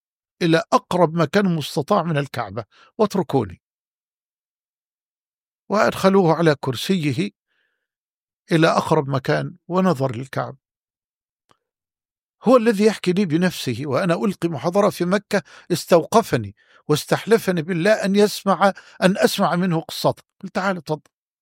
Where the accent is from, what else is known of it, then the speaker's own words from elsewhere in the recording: Egypt; بقصة رجل عندنا في مصر